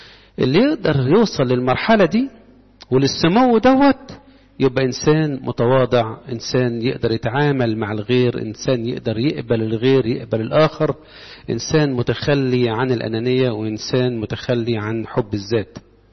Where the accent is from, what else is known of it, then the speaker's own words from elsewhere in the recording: Egypt; أديكم مثال عملي في حياتنا كمصريين